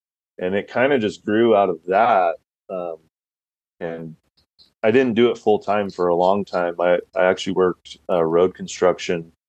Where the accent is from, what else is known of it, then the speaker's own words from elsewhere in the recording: Nampa, Idaho, United States; But yeah, so I live, born and raised here in Idaho. I was born in Nampa, which is west of Boise, and I've lived here my whole life.